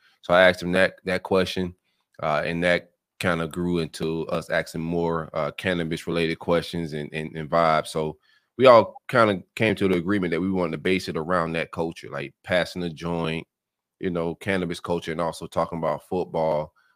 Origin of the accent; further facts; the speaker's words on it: Florida, United States; Most of my friends down here in South Florida, I'm from South Florida, so most of my friends were Miami fans.